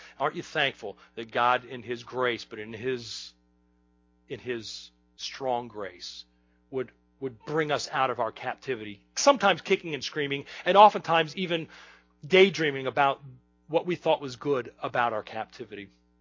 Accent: Kentucky, United States; also born or lived in Chicago, United States; when I was a kid, and we moved from Chicago, we moved to right across from Cincinnati, northern Kentucky

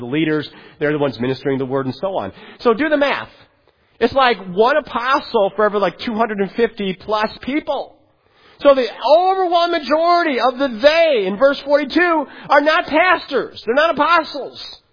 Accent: Illinois, United States; now in Detroit, United States; I grew up in the Chicago area, a big Chicago White Sox baseball fan. So whenever the White Sox are in town in Detroit, I try to at least once a year go to the game.

